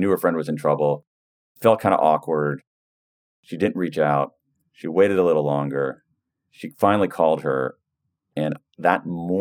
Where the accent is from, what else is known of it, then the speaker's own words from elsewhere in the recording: Columbus, Ohio, United States; So when I grew up in Columbus, Ohio, the guidance on multiple choice tests was this.